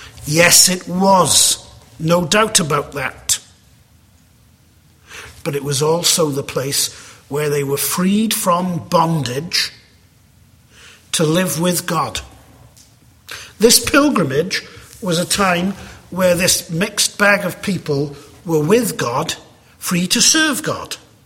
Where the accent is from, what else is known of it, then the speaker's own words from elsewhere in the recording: United Kingdom; growing up in the United Kingdom in the 70s and 80s